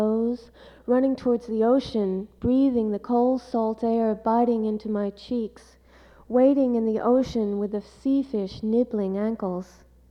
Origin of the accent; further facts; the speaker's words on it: New York, United States; And I'm a New Yorker, but I lived in California a long time.